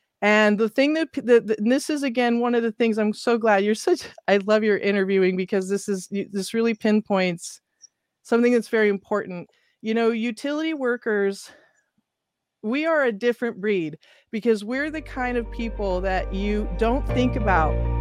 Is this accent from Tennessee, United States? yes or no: no; California, United States; You know, again, growing up in California, PG&E had always had a reputation.